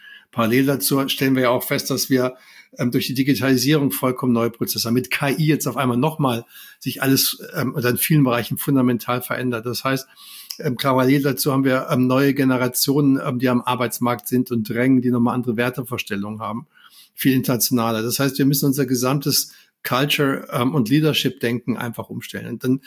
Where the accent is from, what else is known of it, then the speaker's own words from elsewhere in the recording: Hesse, Germany; born there; ich bin gebürtiger Hesse, wie du schon gesagt hast, Vater von drei Kindern, zwei Mädchen, einem Jungen.